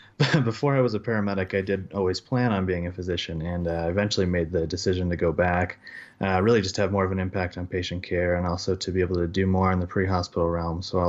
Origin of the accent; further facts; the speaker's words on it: Vermont, United States; also born or lived in New Hampshire; So I lived in New Hampshire previously, and I'm originally from Vermont.